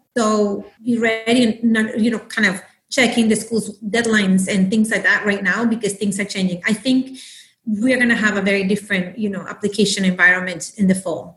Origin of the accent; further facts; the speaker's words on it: Nicaragua; moved away as an adult; now in United States; I was born and raised in Nicaragua. So, you know, but I came here for college. So I've been here an hour more, you know, longer than when I was there.